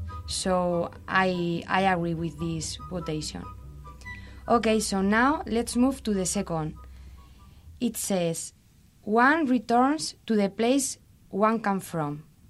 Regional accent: Madrid, Community of Madrid, Spain; English is a second language; now in Pamplona, Spain; I'm from Madrid and now I'm living in Pamplona, and I'm not sure about if someday I will come back to live in Madrid

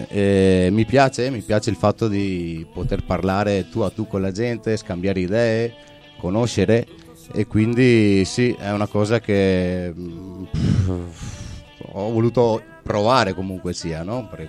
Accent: Castelfranco Veneto, Veneto, Italy; il mio paese si chiama Castelfranco Veneto, è un piccolo paesello di 30.000 persone più o meno, sì, della provincia di Treviso.

